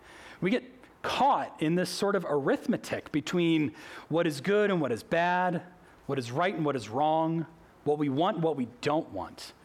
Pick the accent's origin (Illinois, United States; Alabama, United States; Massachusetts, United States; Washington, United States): Massachusetts, United States; Boston; The thing about my childhood, growing up in Boston, we lived in this small, like, beach town.